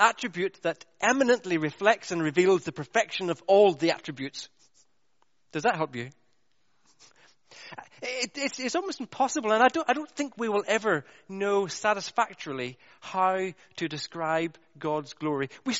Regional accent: Northern Ireland, United Kingdom; How do you give a helpful answer to something like that after decades of ingrained prejudice of growing up in Northern Ireland?

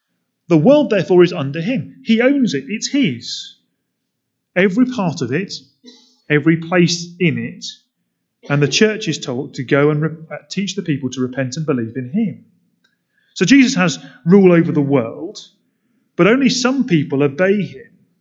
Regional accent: United Kingdom; Isn't that makes us a bit concerned as British people, knowing our own history as imperial warriors going out to the world and robbing people of their resources?

